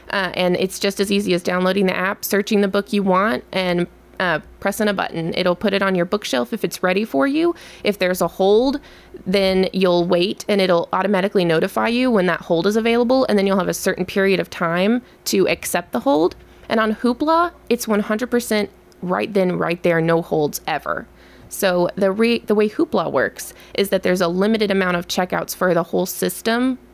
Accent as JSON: {"language": "English", "country": "Lebanon", "tie": "born or raised there", "said": "And I grew up in Lebanon and I didn't even consider going to the public library."}